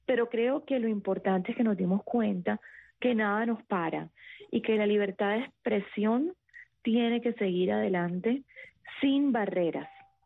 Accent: Cartagena, Bolívar, Colombia; Yo soy costeña, yo soy de Cartagena, Colombia.

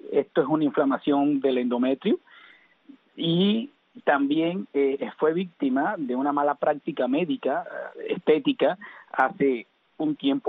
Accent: Cuba; y buenas tardes también a todo mi pueblo cubano.

